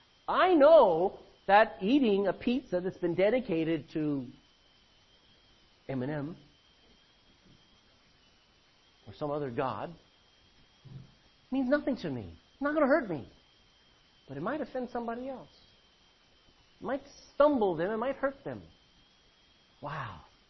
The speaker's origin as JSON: {"language": "English", "country": "United States", "tie": "born or raised there", "said": "Growing up in America, we made fun of everybody, didn't we?"}